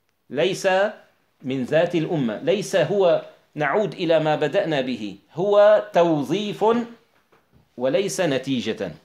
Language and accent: Arabic; Syria; مثلا نحن كشعب سوري نرى في مجتمعنا كثيرا من الأشياء الفاسدة المتوارثة